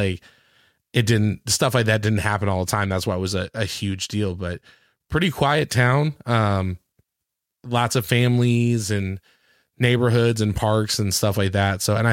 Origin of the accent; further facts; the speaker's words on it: Canton, Michigan, United States; moved away as an adult; now in Nashville, United States; Yeah, so Canton is actually my hometown. I grew up there. I lived there until I was like 27. Before I moved down here to the Nashville area. Really nice kind of suburb outside Detroit.